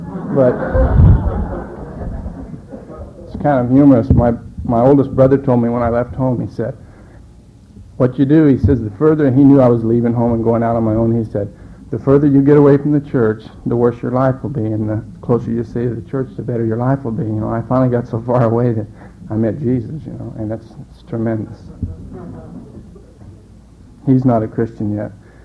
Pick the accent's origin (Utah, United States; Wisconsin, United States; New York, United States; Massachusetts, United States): Utah, United States; I was born and raised in Utah. I was raised in a good, upstanding Mormon family.